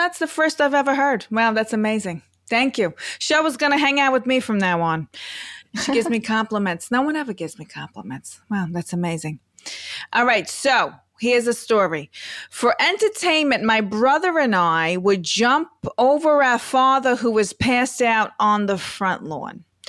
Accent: Brooklyn, New York, United States; now in Boca Raton, United States; I'm from Boca Raton, Florida, originally from Brooklyn.

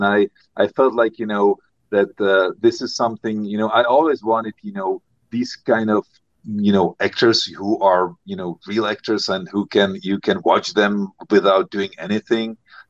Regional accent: Prague, Czechia; English is a second language; I grew up in Prague. I have a cottage in South Bohemia

